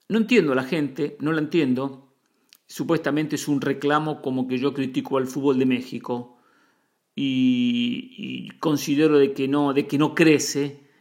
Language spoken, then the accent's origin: Spanish; Mar del Plata, Buenos Aires Province, Argentina; moved away as an adult; Yo me fui de Argentina a los 22. Más o menos esa edad tenía. Fue en Mar del Plata.